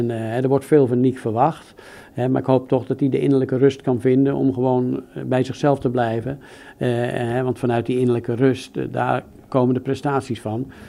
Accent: Netherlands; Uiteraard natuurlijk, als Nederlander zeg je natuurlijk van je hoopt op nog een wereldkampioenschap voor Max

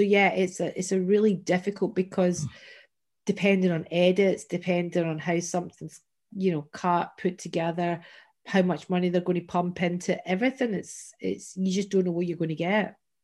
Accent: Glasgow, Scotland, United Kingdom; also born or lived in Loch Lomond; I was this wee scrawny little kid with a name like … growing up in Glasgow. It was literally like, let's just pile a whole load more on here, you know. And my parents moved from Glasgow out to Loch Lomond

